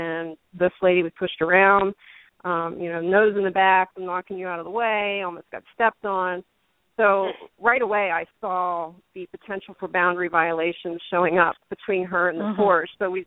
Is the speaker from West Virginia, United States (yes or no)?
yes; West Virginia, United States; that I had with kids and families that really didn't have access to that kind of experience in where I grew up in West Virginia.